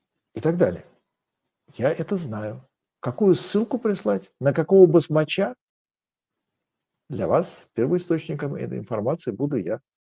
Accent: Armenia; Я, например, армянин.

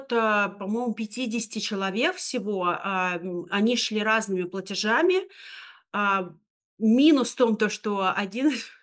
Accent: Russia; потому что я из России

